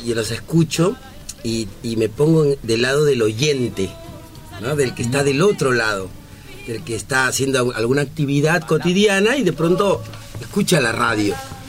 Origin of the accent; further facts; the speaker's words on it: Peru; porque soy ciudadano peruano, ¿no?